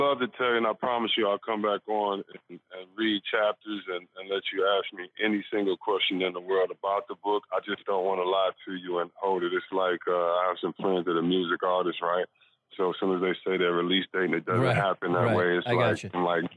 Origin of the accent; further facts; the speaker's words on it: Detroit, Michigan, United States; it's going to be fun to tell the perspective of growing up in Detroit